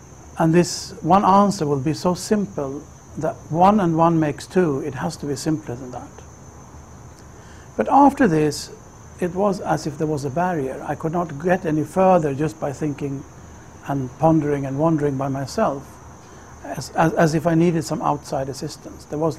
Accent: Sweden; I'm going to tell you how I came into Islam. I grew up in Sweden. I was born in the late 50s.

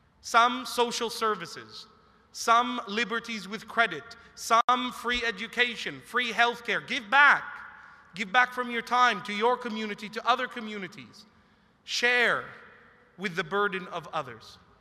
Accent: Canada; now in Australia; this great country that you live in, which as a Canadian I miss, even though Australia is great

